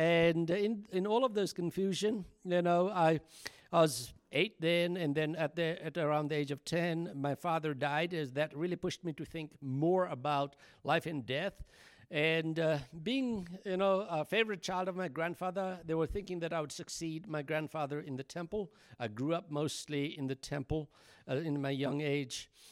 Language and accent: English; Nepal; And so we are from Nepal.